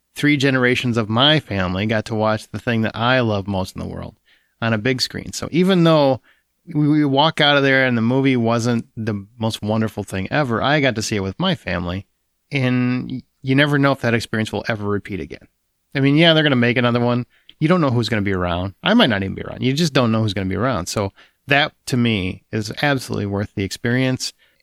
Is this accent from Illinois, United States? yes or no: yes; Illinois, United States; And my mom used to call me … That was like her nickname. I was always, because I'm from Illinois.